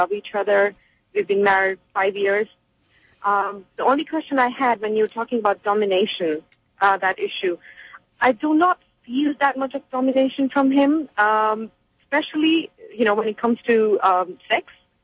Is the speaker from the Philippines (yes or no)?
no; London, United Kingdom; I grew up in London myself.